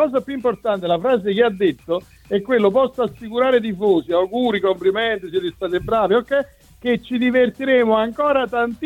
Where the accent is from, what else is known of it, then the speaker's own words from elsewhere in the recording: Naples, Campania, Italy; da napoletano e vivendo a Napoli